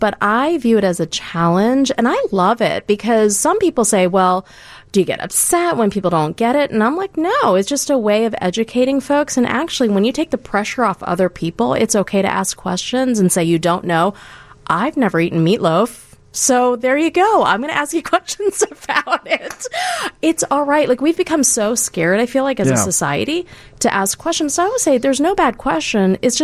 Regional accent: Pottstown, Pennsylvania, United States; also born or lived in India; I was born in India, raised outside of Philadelphia. Mm. Our first town that we lived in was Pottstown, Pennsylvania. I learned how to speak English from Sesame Street

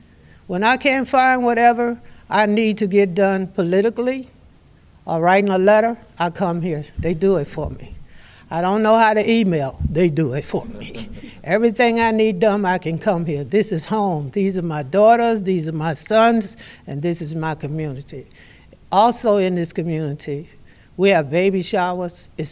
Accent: Alexandria, Virginia, United States; I'm from Alexandria, Virginia. Back in my days, I'm 80. Back in my days, there were no libraries.

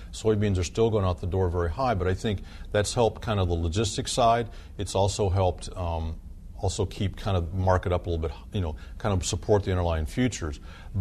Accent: Iowa, United States; And we joke about, in my home state of Iowa, you know, you kind of see the geography changes time of year.

